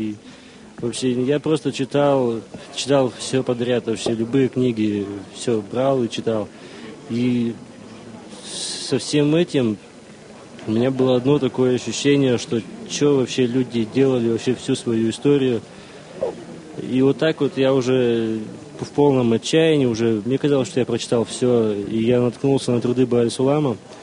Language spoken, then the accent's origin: Russian; Yekaterinburg, Sverdlovsk Oblast, Russia; я из Екатеринбурга.